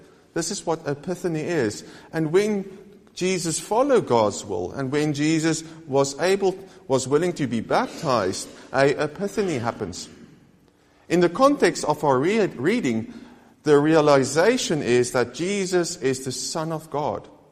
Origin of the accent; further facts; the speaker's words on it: South Africa; now in United Kingdom; As a South African, it has taken me time, or has taken time for me, to understand what is appropriate in Scotland.